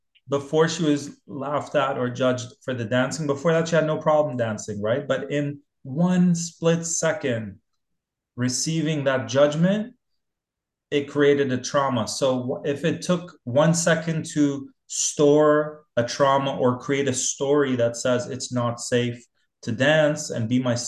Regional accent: Dubai, United Arab Emirates; when I grew up in Dubai

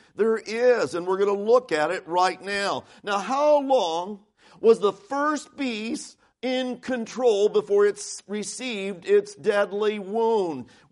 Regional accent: United States; I love being an American, even though we've got all of our problems and you've got all these politicians arguing, fighting one another.

